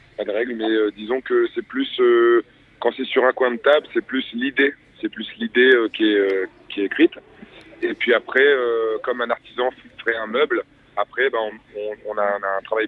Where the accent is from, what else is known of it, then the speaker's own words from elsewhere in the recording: Réunion; born there; Je suis né à La Réunion, mais deux parents qui sont pas nés. Donc j'avais les deux cultures, j'ai les deux cultures en moi.